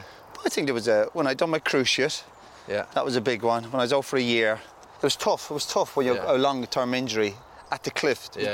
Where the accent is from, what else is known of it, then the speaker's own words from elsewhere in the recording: Ireland; where I grew up in Ireland, it was people would go out and drink at weekends